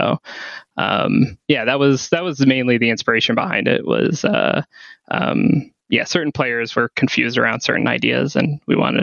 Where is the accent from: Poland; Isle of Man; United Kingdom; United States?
United States; New England; We're all from the New England area.